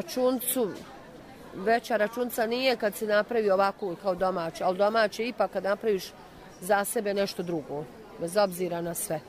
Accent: Banja Luka, Republika Srpska, Bosnia & Herzegovina; iz Banja Luke.

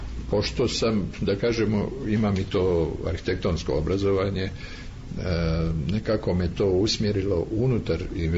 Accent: Sarajevo, Federation of Bosnia and Herzegovina, Bosnia & Herzegovina; born there; Ja sam rođen u Sarajevo 46. godine, jeli?

